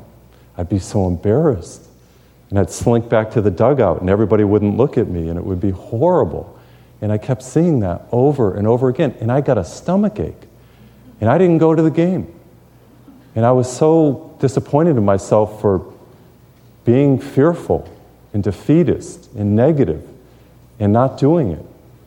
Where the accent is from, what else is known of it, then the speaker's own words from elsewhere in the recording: Massachusetts, United States; I remember I grew up in Massachusetts, and we'd have these cold mornings.